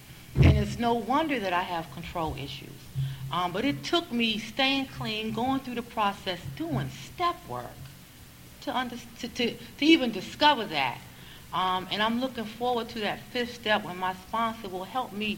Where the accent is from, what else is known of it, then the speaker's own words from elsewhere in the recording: North Carolina, United States; also born or lived in Washington, United States; And I was born in Washington, D.C. And my father got this job in North Carolina as a local sportscaster. So we moved to North Carolina when I was about two.